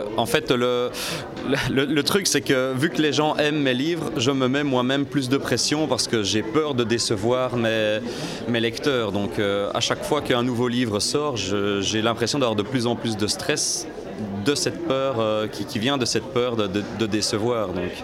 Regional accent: Belgium; parce que je viens de Belgique

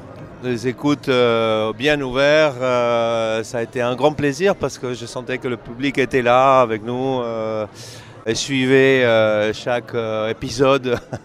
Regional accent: Argentina; now in Paris, France; je suis argentin de Paris depuis plus de 30 ans

